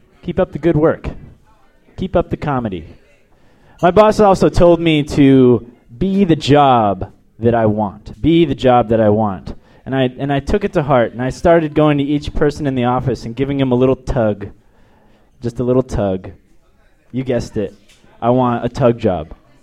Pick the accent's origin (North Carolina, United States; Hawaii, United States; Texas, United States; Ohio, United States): Texas, United States; El Paso; Last letters of my name, EP, El Paso. I come from Texas.